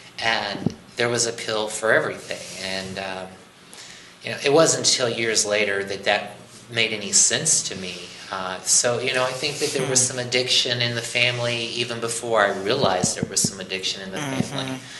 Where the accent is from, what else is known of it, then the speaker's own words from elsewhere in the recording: Kentucky, United States; born there; I was born in Western Kentucky.